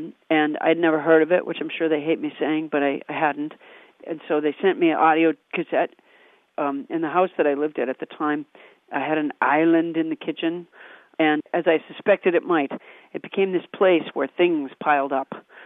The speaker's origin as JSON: {"language": "English", "region": "Massachusetts", "country": "United States", "tie": "born or raised there", "said": "I grew up in Massachusetts."}